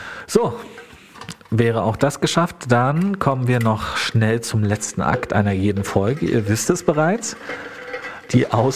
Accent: East Germany, Germany; also born or lived in Bavaria; wie es so war, als Ossi zwischen all den Bajuwaren zu sein.

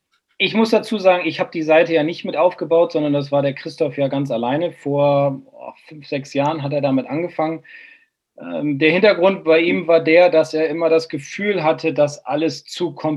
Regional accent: Bremen, Germany; Ich bin 42, spiele seit 1989 Golf, bin Bremer

